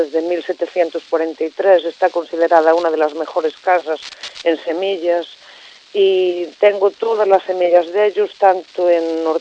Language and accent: Spanish; Cacabelos, Castile and León, Spain; Yo soy de Cacabelos, del uh-huh. Bierzo.